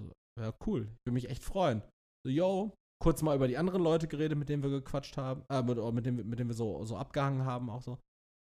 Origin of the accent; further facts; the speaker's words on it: Castrop-Rauxel, North Rhine-Westphalia, Germany; Ich war in Castrop-Rauxel, meiner Heimatstadt.